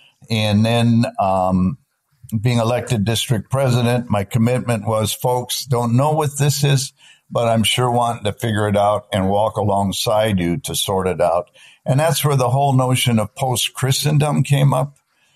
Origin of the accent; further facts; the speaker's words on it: Napa, California, United States; it started as a 10-year-old kid in Sunday school in Napa, California. I grew up in Napa, California.